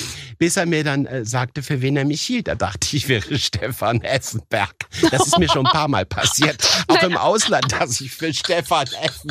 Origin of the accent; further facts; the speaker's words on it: Germany; War völlig irritiert, gesagt, nee, ich bin Deutscher, ich spreche Italienisch.